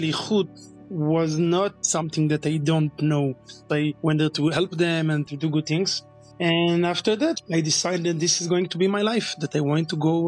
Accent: Kiryat Malachi, Southern District, Israel; also born or lived in Los Angeles; I grew up in Eretz Yisrael, in a city called Kiryat Malachi. Malachi is Angeles Malachim, so I grew up in Los Angeles in Eretz Yisrael.

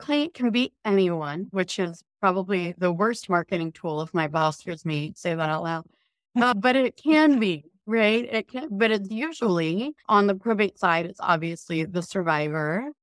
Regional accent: Houston, Texas, United States; also born or lived in Arkansas; So I'm from Arkansas, but I was raised in the Houston area. And as you mentioned, I went to Texas A&M and then I came back home to Houston to go to law school.

